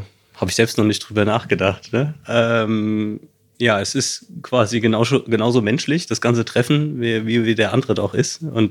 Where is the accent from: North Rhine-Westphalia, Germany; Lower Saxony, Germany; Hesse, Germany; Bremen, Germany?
Hesse, Germany; Aus dem Taunus.